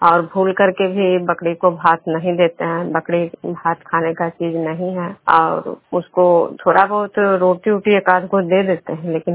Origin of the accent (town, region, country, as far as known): Vishnupur, Bihar, India